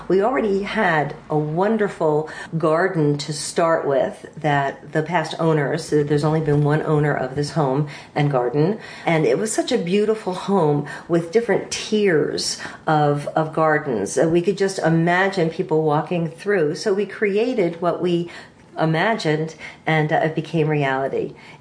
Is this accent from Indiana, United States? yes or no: no; Mamaroneck, New York, United States; now in Neversink, United States; I grew up in Mamaroneck in Westchester County.